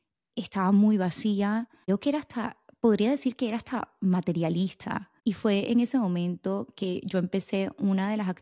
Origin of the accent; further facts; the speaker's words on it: Barranquilla, Atlántico, Colombia; Yo he hablado de esto en el podcast varias veces, yo soy de Barranquilla.